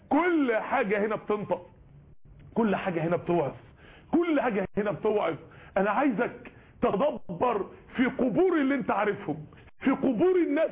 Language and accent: Arabic; Mansoura, Dakahlia, Egypt; عندنا في المنصورة